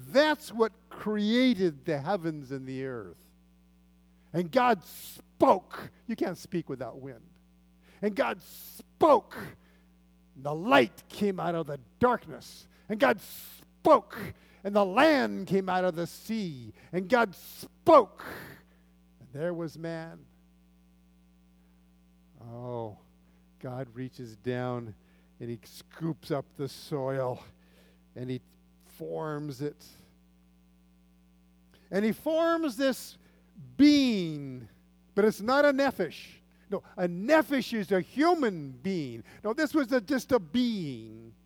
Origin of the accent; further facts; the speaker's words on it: Pasadena, California, United States; I grew up in Pasadena, about 4 blocks from Colorado Boulevard.